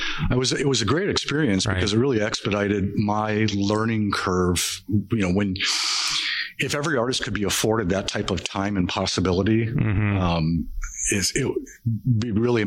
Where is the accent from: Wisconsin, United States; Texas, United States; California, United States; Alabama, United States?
Wisconsin, United States; Milwaukee; But I went to high school here. I'm from Milwaukee.